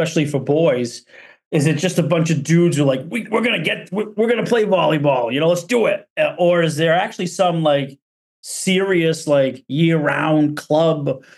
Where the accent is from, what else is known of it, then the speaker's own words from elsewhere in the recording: Gloucester, Massachusetts, United States; I grew up in Gloucester, and it's all sweet pizza there.